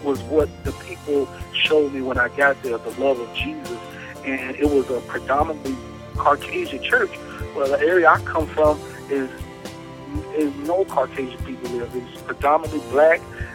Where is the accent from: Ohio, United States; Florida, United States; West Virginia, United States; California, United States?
Florida, United States; You know, even though I'm from Florida, I can't stand the Florida Gators with nothing in me.